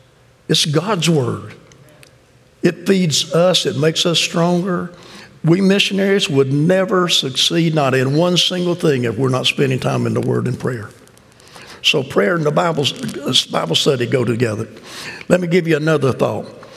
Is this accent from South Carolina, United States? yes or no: yes; South Carolina, United States; I told you we grew up in South Carolina, so backward and hillbilly.